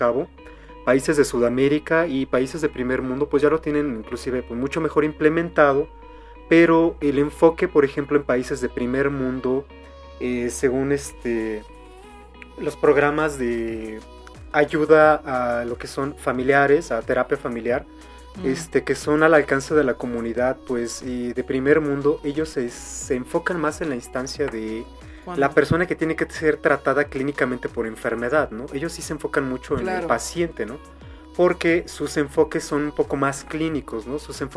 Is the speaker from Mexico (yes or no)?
yes; Mexico; nosotros como mexicanos podemos acceder a la página de gobierno de México